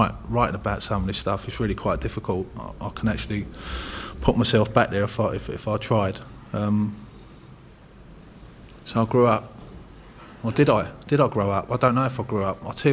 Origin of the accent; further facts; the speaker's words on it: Ladbroke Grove, London, United Kingdom; I'm originally from West London. Grew up in an area called... It depends who I'm talking to. I either say I'm from Notting Hill. If I'm speaking to people from like my people of where I'm from, it's Ladbroke Grove.